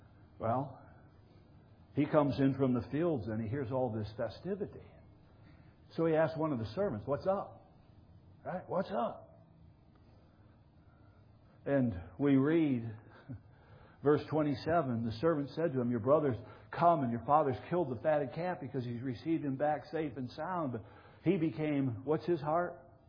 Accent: Michigan, United States; Now that holds significance to me because I'm from Michigan.

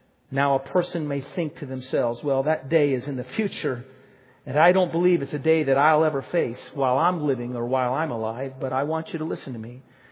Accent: United States; So it said … I'm from the United States. I'm married. I have 5 children

